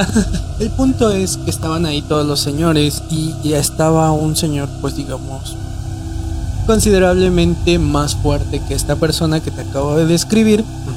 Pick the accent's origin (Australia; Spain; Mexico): Mexico; Acatlán; En la colonia de donde soy originario, yo soy de Acatlán, en la colonia de la que yo soy originario, que es la Benito Juárez, se llama.